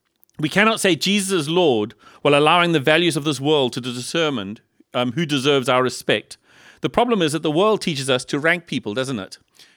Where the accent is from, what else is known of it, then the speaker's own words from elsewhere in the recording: South Africa; Ach man, you know, we come from South Africa and we're coming to Liverpool.